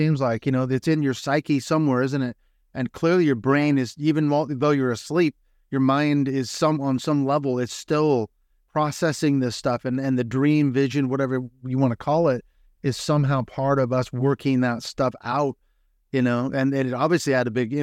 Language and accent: English; Seattle, Washington, United States; we grew up in Christian school in the Seattle, Washington area and all that.